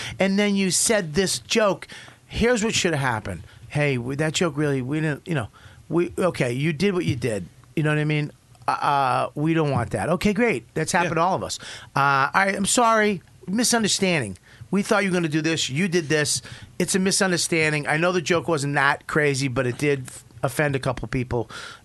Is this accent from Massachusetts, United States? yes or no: yes; Boston, Massachusetts, United States; You know, like, I'm from Boston.